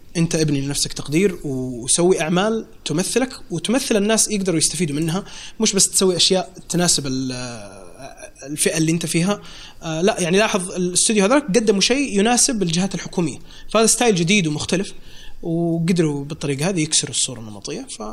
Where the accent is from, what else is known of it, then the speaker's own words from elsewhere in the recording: Saudi Arabia; صارت عندنا في السعودية قبل فترة طويلة